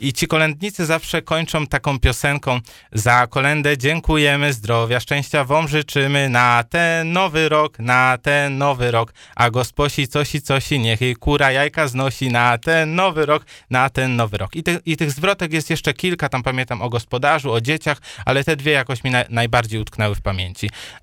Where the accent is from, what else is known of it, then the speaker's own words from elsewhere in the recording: Silesian Voivodeship, Poland; born there; moi rodzice urodzili się w górach i później przeprowadzili się na Śląsk, ja już urodziłem się na Śląsku